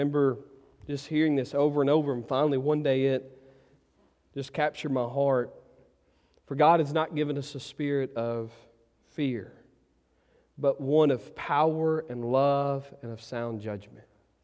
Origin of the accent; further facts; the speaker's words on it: Ratcliffe, Arkansas, United States; moved away; I remember when we first moved to Memphis. Y'all don't forget, I grew up in Ratcliffe, Arkansas. Okay? It ain't as big as it sounds.